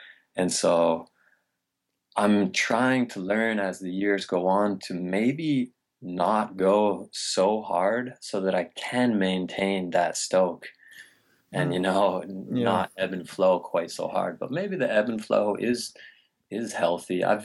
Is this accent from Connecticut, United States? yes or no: no; Vermont, United States; I grew up in Vermont and I was always playing sports, baseball, soccer, basketball.